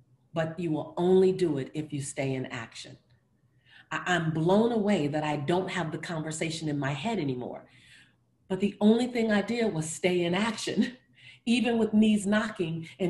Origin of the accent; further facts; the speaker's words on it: Los Angeles, California, United States; I'm this woman from South Central LA who all I had was a hustle muscle.